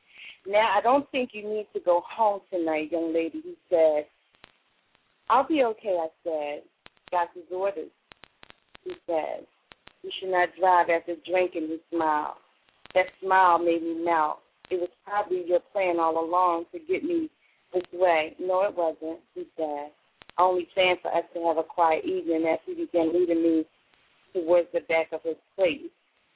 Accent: Philadelphia, Pennsylvania, United States; I'm a Philly sister.

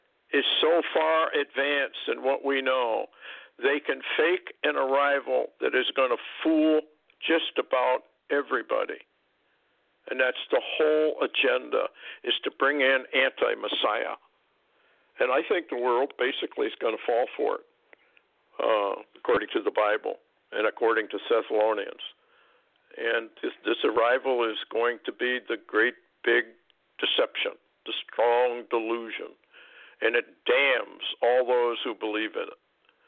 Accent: Vermont, United States; I grew up in Vermont, and I remember when I was in grade school that we had an earthquake.

